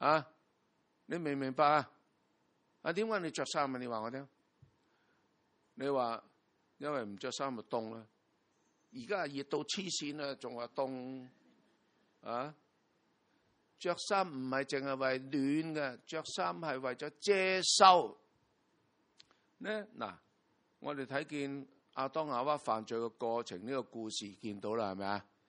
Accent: China; 我哋中国人啊，有好多个古字啊

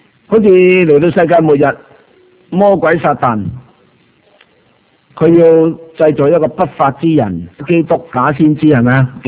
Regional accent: Guangdong, China; 喺我哋乡下。啊！我哋系四邑人四邑人，台山同恩平啊

